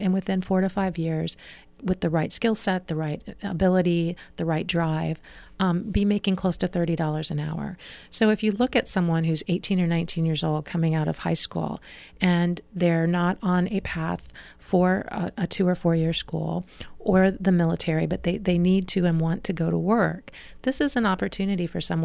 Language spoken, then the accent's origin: English; Circleville, Ohio, United States; I grew up in Circleville